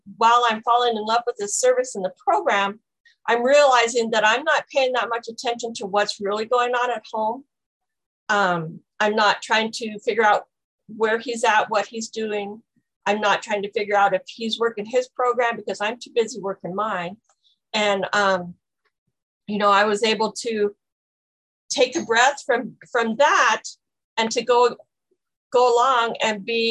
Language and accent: English; Montana, United States; I'm from Montana, and I'm a grateful member of the Al-Anon program.